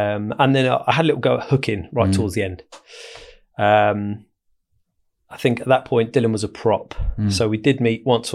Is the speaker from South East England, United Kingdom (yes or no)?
yes; Buxted, South East England, United Kingdom; I grew up at a very rural upbringing in East Sussex. So around the area of Uckfield Lewis, there's a little village called Buxted. And that was me growing up there.